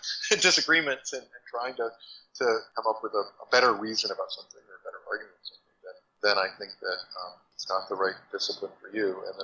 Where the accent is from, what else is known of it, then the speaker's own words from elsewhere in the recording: Covington, Georgia, United States; Well, I grew up in rural Georgia. Mm-hmm. I was born in Atlanta. My parents moved pretty soon after I was born, and I spent about half, the first half of my childhood in a place called Covington, Georgia, just east of Atlanta